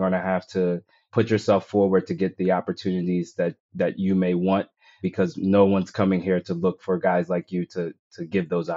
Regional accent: Wilmington, Delaware, United States; now in Los Angeles, United States; So I'm from Wilmington, Delaware. I'm not an LA guy. Like you were saying, my wife kind of brought me to LA. The story starts in Wilmington. I was raised by my mom.

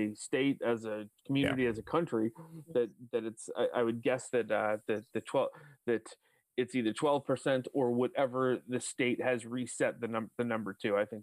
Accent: Westborough, Massachusetts, United States; And I grew up in Westboro and spent plenty of time in Worcester.

